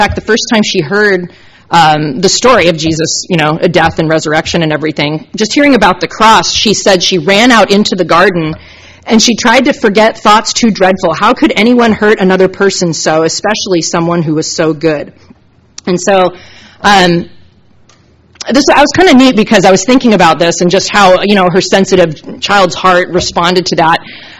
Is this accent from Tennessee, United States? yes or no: no; Washington, United States; Okay, I grew up in Washington. It's a little different up there. We didn't go to the mall.